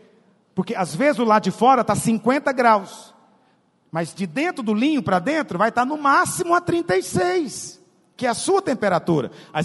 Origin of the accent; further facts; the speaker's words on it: Goiás, Brazil; Eu sou goiano, não estou acostumado com isso.